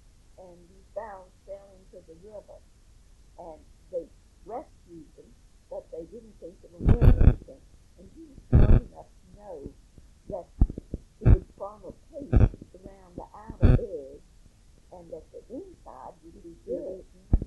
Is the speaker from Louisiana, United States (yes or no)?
yes; New Orleans, Louisiana, United States; born there; I was born in New Orleans, Louisiana.